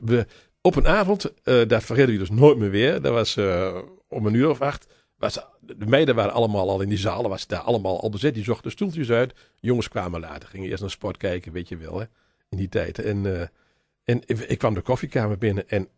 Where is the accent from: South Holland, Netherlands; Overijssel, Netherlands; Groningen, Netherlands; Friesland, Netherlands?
Overijssel, Netherlands; Goor; born there; Je leeftijd is 68 nu. Ja. En ik ben geboren in Goor. Aan de Dr. Schaapmanstraat. Het Roomse buurtje van Goor. Ja. En daar waren allemaal Roomse gezinnen. Kinderrijk, groot. Dus wie van mij ook. En ik was de jongste thuis. Van 7.